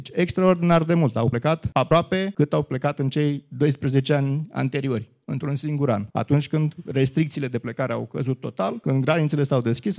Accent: Hunedoara, Hunedoara County, Romania; also born or lived in Transylvania; Eu sunt conjudețean cu autorul, cu domnul Budeancă, eu sunt din Hunedoara. Am învățat într-o școală în care aveam colegi maghiari, aveam colegi sași

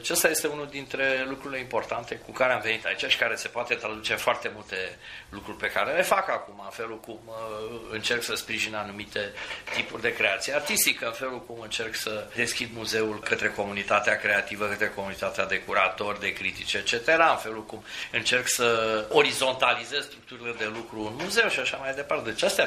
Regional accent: Romania; also born or lived in Netherlands; Da, sunt român, vin din România, nu vă convine, asta e. Ceea ce privește experiența pe care am adus aici din Olanda, da, este o experiență foarte bogată.

